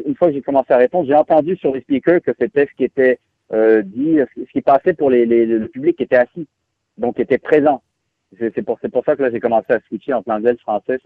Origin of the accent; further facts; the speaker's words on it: Quebec, Canada; accent: semi-Quebec; Ils ont entendu, c'est un semi-accent québécois